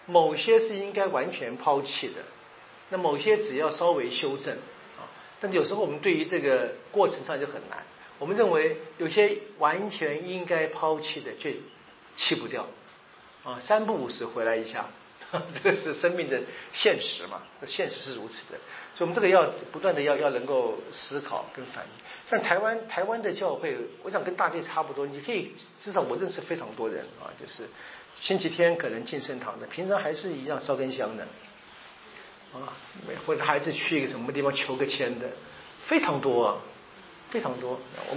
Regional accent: China; 我们中国人说这个江山易改本性难移嘛

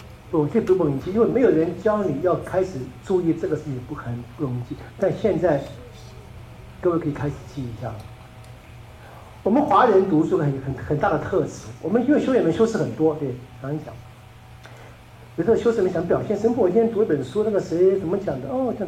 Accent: Taiwan; 至少我在台湾长大的哈，我知道，我台湾长大，我在出国念书之前，这方面没有人训练

